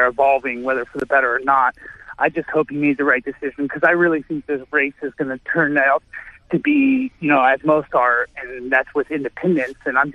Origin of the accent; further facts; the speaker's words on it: California, United States; now in Florida, United States; I'm from California. I've been in Florida for about 2 years